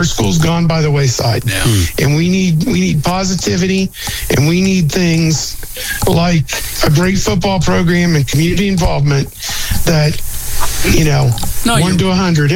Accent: Circleville, Ohio, United States; I come from a town where the football's kind of gone by the wayside. And I'm from Circleville, Ohio, which is just south of Columbus.

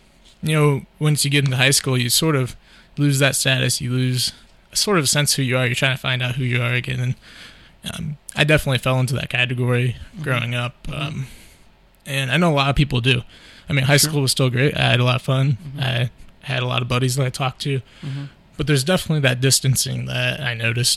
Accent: Coldwater, Ohio, United States; High school, growing up in Coldwater is nice to grow up there. And, you know, in anywhere in Mercer County, really, you're going to have basically the same classmates throughout the whole 12 years.

